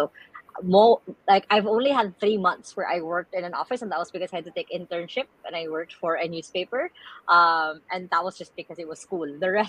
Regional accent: Tacloban, Eastern Visayas, Philippines; 18 years old, I was suddenly right in smack dab in the middle of Taiku Yolanda, because I'm originally from Tacloban

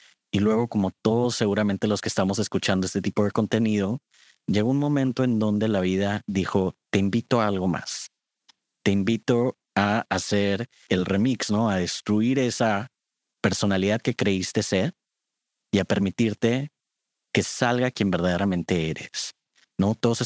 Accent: Monterrey, Nuevo León, Mexico; cuando yo iba creciendo, soy de Monterrey, México, y enfrente de mi casa había una pequeña biblioteca.

